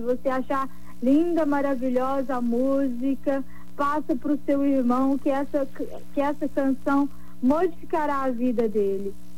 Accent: Minas Gerais, Brazil; Eu sou mineira de sangue

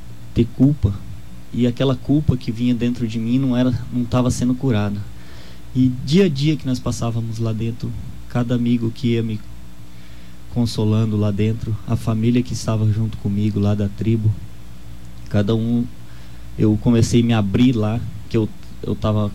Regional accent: Dourados, Mato Grosso do Sul, Brazil; Sou de Dourados.

